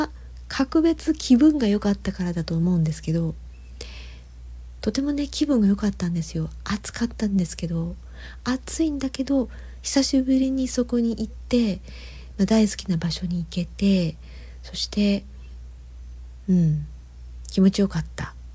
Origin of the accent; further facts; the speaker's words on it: Kansai, Japan; accent: Kansai dialect; 私は普段は関西弁なので面白いなって